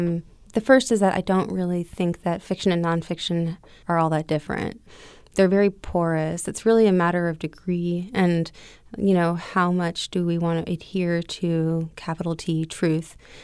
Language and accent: English; Largo, Florida, United States; Largo. I was born in Clearwater, raised in Largo.